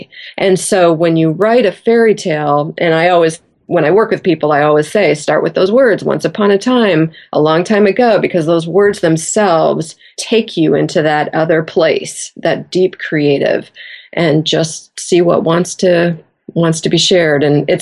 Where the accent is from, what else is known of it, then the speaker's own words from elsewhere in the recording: Iowa, United States; So I grew up in Iowa. My father was a farmer.